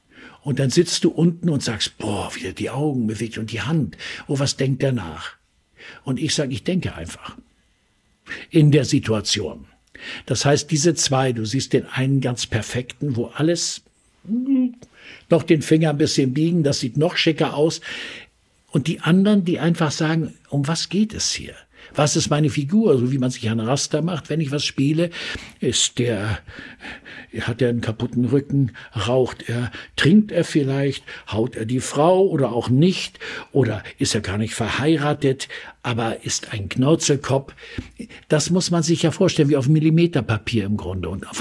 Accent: Kiel, Schleswig-Holstein, Germany; Nur es wusste keiner, dass ich aus Kiel komme.

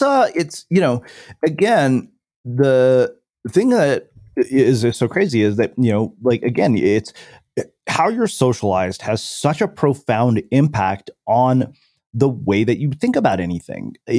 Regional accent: India; growing up in India, where, you know, when our parents were growing up, their outcomes were pretty much binary.

